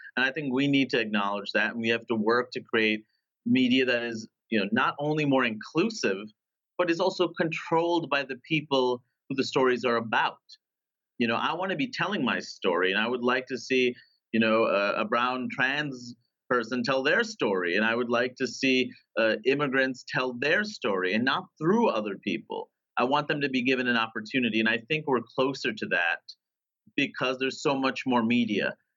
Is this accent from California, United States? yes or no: no; New York City, New York, United States; I grew up in Queens, New York. Everyone looked different.